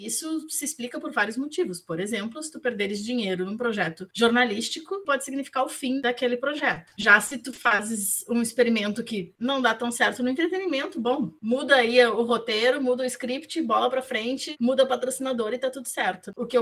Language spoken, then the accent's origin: Portuguese; Porto Alegre, Rio Grande do Sul, Brazil; Eu sou nascida e criada em Porto Alegre, no Rio Grande do Sul.